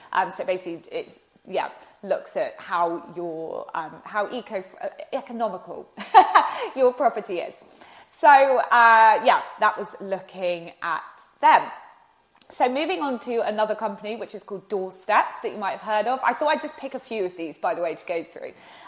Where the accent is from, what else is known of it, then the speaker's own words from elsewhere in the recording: South West England, United Kingdom; But when I've done viewings in my hometown of Devon, I've seen them